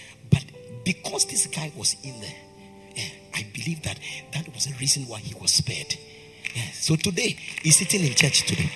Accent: India; English is a second language; That's why I'm here from India.

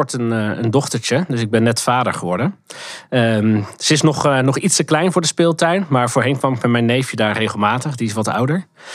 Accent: Utrecht, Netherlands; born there; also born or lived in IJsselstein; Ik ben bijna 33 jaar. Woonachtig sinds 1999 hier in het prachtige IJsselstein. Maar ik ben geboren in Utrecht.

